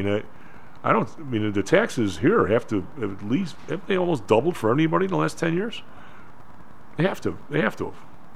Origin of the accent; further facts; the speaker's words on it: Evergreen Park, Illinois, United States; like I grew up in Evergreen Park, all right, so Evergreen Park